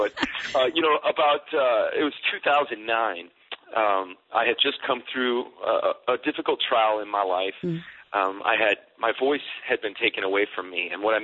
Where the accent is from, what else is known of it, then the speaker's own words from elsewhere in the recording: Chicago, Illinois, United States; I was a big Cubs fan growing up in Chicago